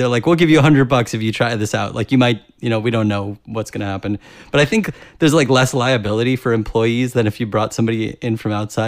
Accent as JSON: {"language": "English", "town": "Long Island", "region": "New York", "country": "United States", "tie": "born or raised there", "said": "I grew up in Long Island, which is, you know, was sort of maybe an hour and a half from where Action Park was."}